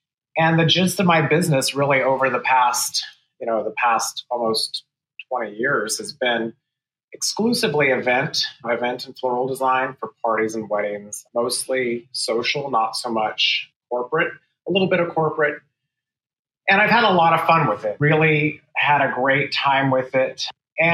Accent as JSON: {"language": "English", "region": "California", "country": "United States", "tie": "born or raised there", "said": "I mean, I grew up in Central California and my family, they were all very, very avid gardeners."}